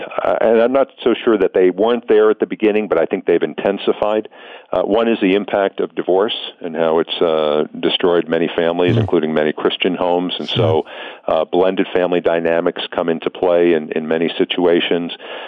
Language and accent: English; New Jersey, United States; I am. I'm originally from New Jersey.